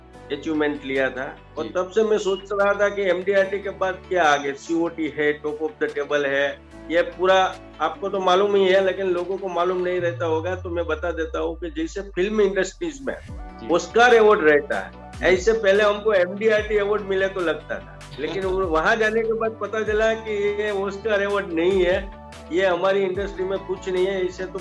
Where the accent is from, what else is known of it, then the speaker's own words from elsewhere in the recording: Keshod, Gujarat, India; मैं एक छोटे से शहर से हूँ. मेरा गांव का शहर का नाम है केशोद, जो शासन लोगों ने सुना होगा लायन के लिए पूरे वर्ल्ड में फेमस है. वो लायन के एरिया में मैं रहता हूँ और सोमनाथ और जूनागढ़ के बीच में मेरा टाउन है.